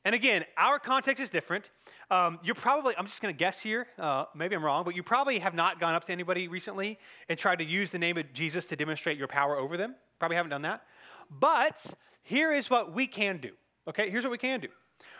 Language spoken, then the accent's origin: English; Cary, North Carolina, United States; I grew up in Cary